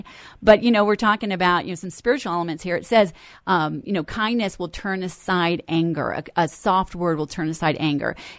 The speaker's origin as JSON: {"language": "English", "town": "Denver", "region": "Colorado", "country": "United States", "tie": "born or raised there", "said": "I am not a Californian. I just want to make that clear. I grew up on Lowry Air Force Base."}